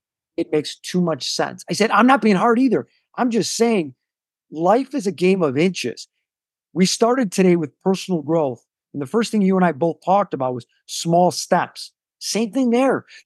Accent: Chicago, Illinois, United States; I'm from Chicago, so he's number two after Michael Jordan. In our city, that's just the way we roll

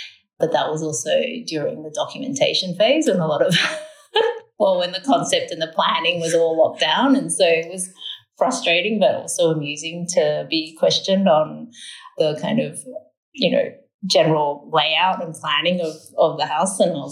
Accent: Sydney, New South Wales, Australia; I grew up in Sydney. I'm a Sydney girl.

